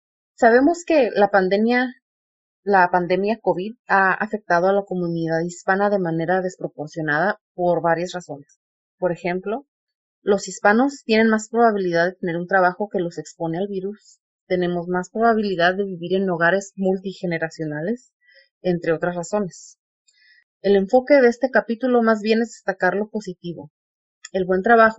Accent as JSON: {"language": "Spanish", "country": "Mexico", "moved": "yes", "lives_now": "Humboldt County, United States", "said": "Soy inmigrante, orgullosamente mexicana y un miembro de la comunidad hispana aquí en el condado de Humboldt, donde he vivido por 7 años."}